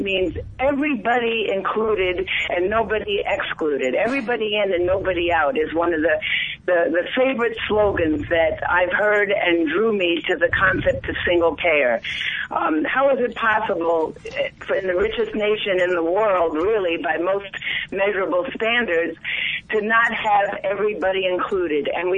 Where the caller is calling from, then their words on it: Chicago, Illinois, United States; I'm calling from Chicago and eager to talk with you about single payer, which I understand is your topic today.